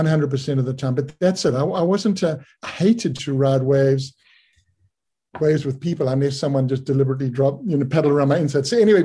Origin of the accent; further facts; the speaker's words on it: Bay of Plenty, New Zealand; I came from the Bay of Plenty, and you just didn't drop in ever.